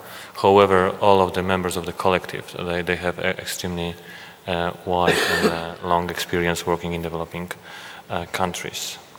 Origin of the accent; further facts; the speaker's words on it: Poland; I'm myself from Poland, and other colleagues are from different countries.